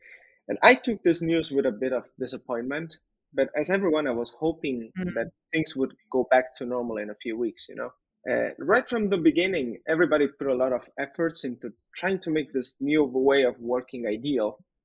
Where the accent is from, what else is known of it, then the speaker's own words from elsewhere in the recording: Italy; also born or lived in Finland; now in France; originally from Italy. I studied in Finland, and now I live in France